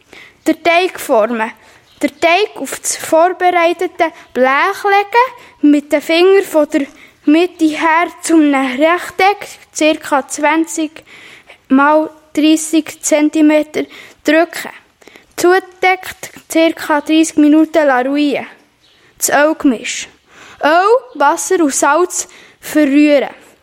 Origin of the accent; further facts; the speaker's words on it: Italy; Ich bin selber Italiener und rede auch daheim manchmal Italienisch, aber auch Schweizerdeutsch.